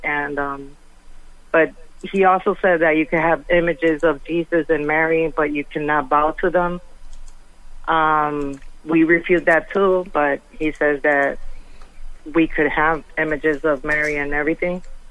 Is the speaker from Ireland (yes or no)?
no; Puerto Rico; now in New York, United States; I came 9 years from Puerto Rico. Now okay. I'm living in New York.